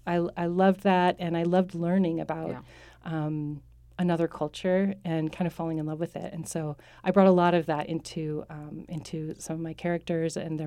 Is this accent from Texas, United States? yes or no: no; Seattle, Washington, United States; I grew up in Seattle and had some early formative experiences in Alaska.